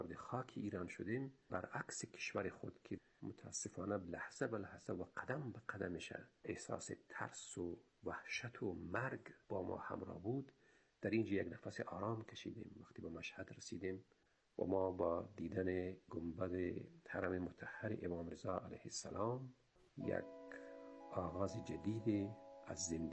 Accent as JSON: {"language": "Persian", "country": "Afghanistan", "moved": "yes", "said": "بعد در یک شرایط خاصی از کابل به قندار آمدیم و از قندار هم باز در یک شرایط خاصی ما با آمدیم به هرات و از هرات هم راهی جمهوری اسلامی ایران شدیم و سرنوشت مهاجرت و آوارگی ما در پایان همون سال رقم خورد"}